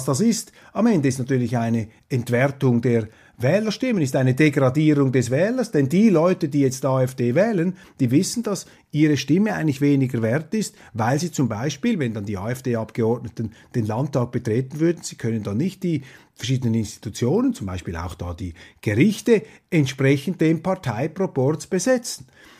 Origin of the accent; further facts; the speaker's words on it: Switzerland; das wäre vielleicht nicht so seriös, wenn man da als Schweizer voll in die Schützengräben in Deutschland einsteigt.